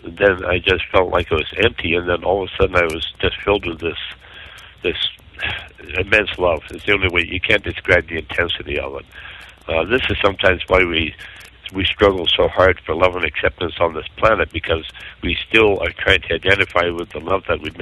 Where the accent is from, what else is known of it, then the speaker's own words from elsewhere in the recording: Canada; and I'm Canadian, guys